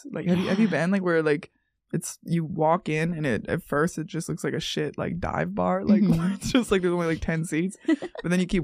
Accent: Minnesota, United States; I'm from Minnesota. We all did that.

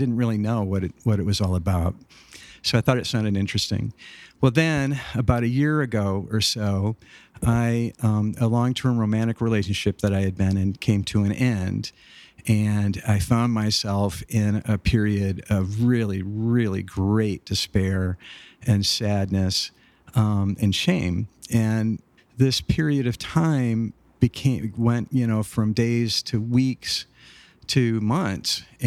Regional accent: Michigan, United States; also born or lived in Chicago / Portland / Atlanta / Nashville; And I grew up in Michigan. I'm a MSU Spartan, go green, and I have lived all over the country. I lived in Chicago, I lived in Portland, I lived in Atlanta, and then in Nashville.

